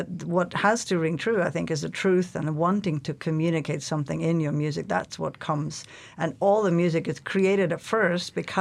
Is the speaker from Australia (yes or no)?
no; Norway; also born or lived in Canada / England; now in United States; I've been in Alaska for 20 years, and before that I lived in other countries, Canada, Toronto, London, England. But I'm from Norway originally